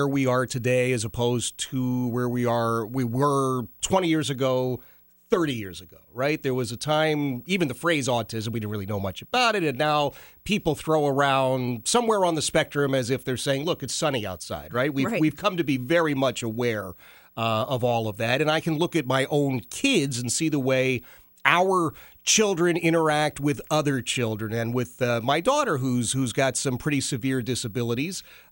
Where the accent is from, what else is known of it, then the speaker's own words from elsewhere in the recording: Philadelphia, Pennsylvania, United States; Okay, I've already voted twice. I'm from Philadelphia, so you got this one nailed.